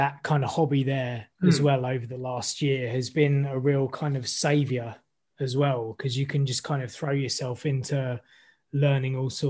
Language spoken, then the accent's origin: English; Maidstone, South East England, United Kingdom; I mean, I grew up in Maidstone.